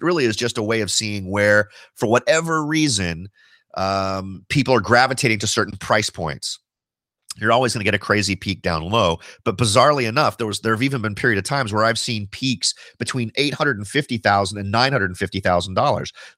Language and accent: English; Cupertino, California, United States; I grew up in the Cupertino, Saratoga area and went to Lynbrook High School over in that part of town, which is officially in West San Jose.